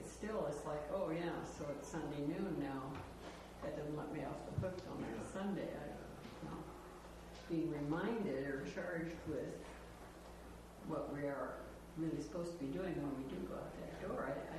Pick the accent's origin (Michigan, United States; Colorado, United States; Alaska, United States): Alaska, United States; Anchorage; I'm from Anchorage, Alaska